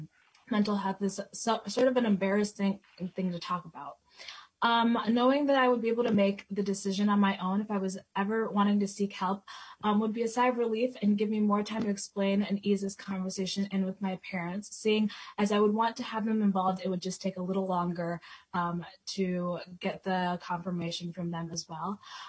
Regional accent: Kenya; born there; I was born in Kenya into a culture where discussing topics like mental health was looked down upon.

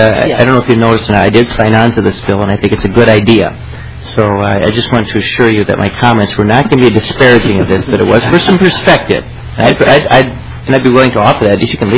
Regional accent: Hayfield, Minnesota, United States; I'm not from Rochester. I'm actually from Hayfield.

